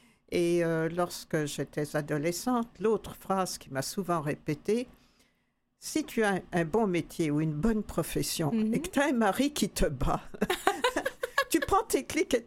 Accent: France; born there; Ben, je suis née en France. Mes parents, tous les deux étaient ukrainiens. Tous les deux ont quitté l'Ukraine très jeunes, dans leur fin d'adolescence, à cause de problèmes politiques.

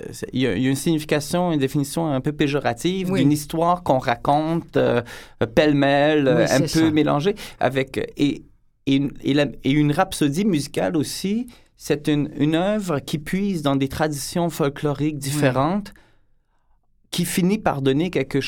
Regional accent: Quebec, Canada; also born or lived in Hungary; je suis un Québécois qui a des origines hongroises et je suis fortement marqué par mon éducation familiale et j'ai quand même fait une bonne partie de mon école primaire là-bas.

